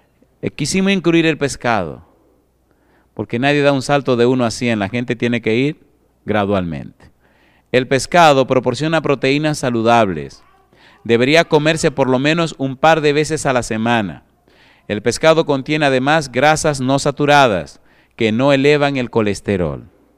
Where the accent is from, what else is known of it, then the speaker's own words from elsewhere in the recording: Dominican Republic; En mi país, cuando un dominicano no come arroz, siente que no ha comido.